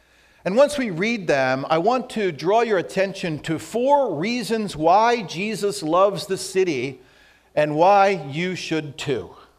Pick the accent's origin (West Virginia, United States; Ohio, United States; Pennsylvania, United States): Pennsylvania, United States; Media; In fact, I was born and raised in Delaware County, Media to be precise.